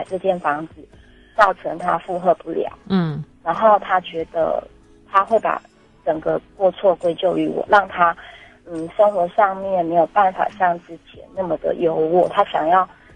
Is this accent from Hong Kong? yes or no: no; Taichung, Taiwan; born there; 那我是一个在台中出生的孩子，那我嫁到是一个很乡下濒临海靠的时候在的地方